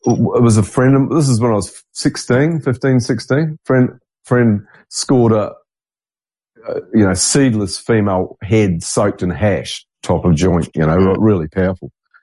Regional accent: New Zealand; considering I'm a Kiwi.

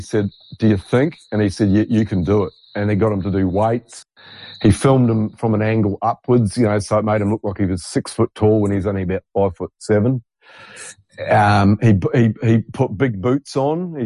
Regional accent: New Zealand; because I'm a New Zealander

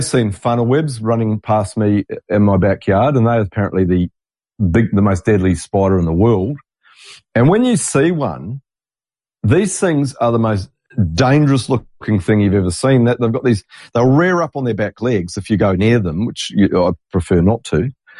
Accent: New Zealand; I grew up in New Zealand in a beautiful area. It looks exactly like where I live now.

